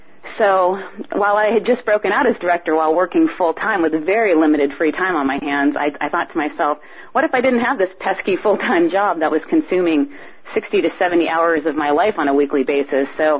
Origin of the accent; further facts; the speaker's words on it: Hawaii, United States; Growing up in Hawaii, surfing all my life, I had very bad skin damage